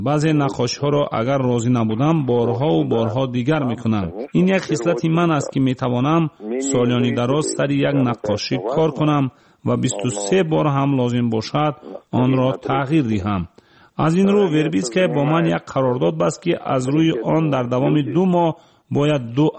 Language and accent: Persian; Tajikistan; now in Tyumen, Russia; بعدن در تیومین به من یک استودیو ایجادی دادن و من به اینجا کوچیدم. در تیومین که یک شهری سیبری است زندگی برای من آسان نیست. من در تاجیکستان بزرگ شدم.